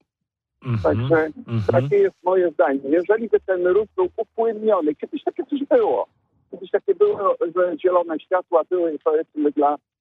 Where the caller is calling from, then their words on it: Poznań, Greater Poland Voivodeship, Poland; A u nas w Poznaniu jest tak, szczerze, jak złamiesz przepis, przyspieszysz, zdążysz.